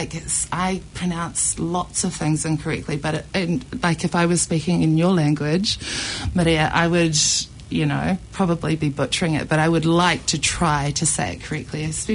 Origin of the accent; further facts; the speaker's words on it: Takapuna, Auckland, New Zealand; where I grew up on the North Shore, and it was weird. I in Takapuna